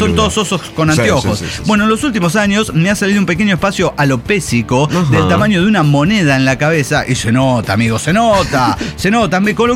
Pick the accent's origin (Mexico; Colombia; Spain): Mexico; Guanajuato; Bueno, yo soy de Guanajuato, tengo que responder, además que tengo que responder como arquitecto.